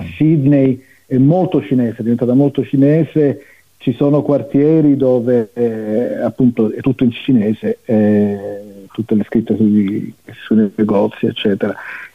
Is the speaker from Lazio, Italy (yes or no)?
yes; Rome, Lazio, Italy; io da romano qui mi sento certe volte come se fossi svedese